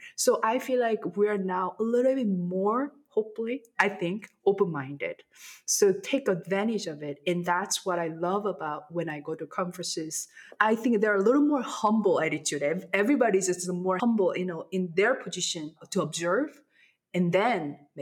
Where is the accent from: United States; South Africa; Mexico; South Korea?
South Korea; first language Korean; English is a second language; And the Korean version is came out after the English version, which is ridiculous because my native language is Korean.